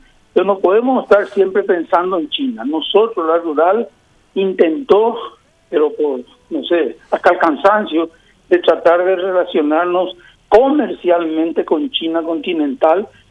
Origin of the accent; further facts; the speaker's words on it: Paraguay; nosotros como paraguayos y como productores